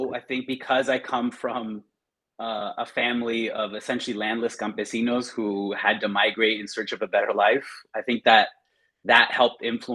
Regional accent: California, United States; just in time for me to be born in the U.S. So I grew up in California in an undocumented household, well, mixed status, right?

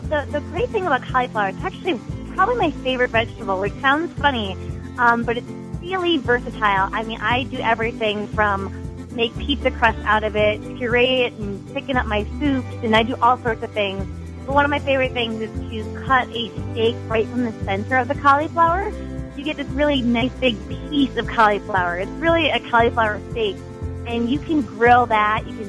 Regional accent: Buffalo, New York, United States; I'm from Buffalo, so people are always asking me how to lighten up a buffalo wing.

